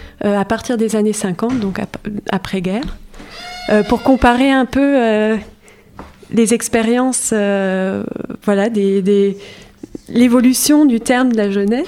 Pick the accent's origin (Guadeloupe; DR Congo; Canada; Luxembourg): Luxembourg; en tant que luxembourgeois, on est souvent banni au rôle de traducteur, parce que voilà, on est multilingue.